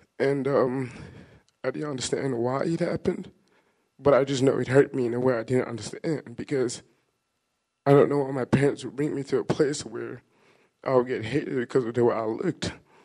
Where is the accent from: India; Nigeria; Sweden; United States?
Nigeria; moved away as an adult; my skin color says I'm black. I've only been here 5 years. I grew up in Nigeria.